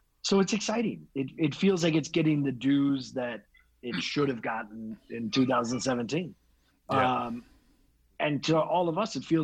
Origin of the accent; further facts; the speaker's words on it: Chicago, Illinois, United States; I grew up in Chicago and went to college in Chicago for theater.